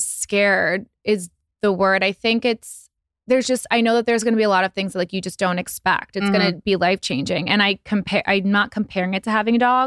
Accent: Hillsborough, New Jersey, United States; It's like Hillsborough. It's like in the middle sort of New Jersey. It's so, kind of a little bit north of Princeton.

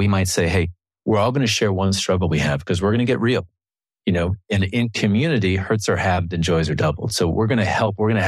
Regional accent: Minnesota, United States; I'm Minnesotan at the end of the day, you know, so we have a hard time speaking hard.

